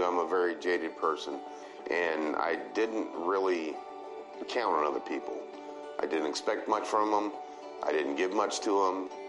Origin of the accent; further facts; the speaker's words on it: Texas, United States; I'm a nobody from Texas.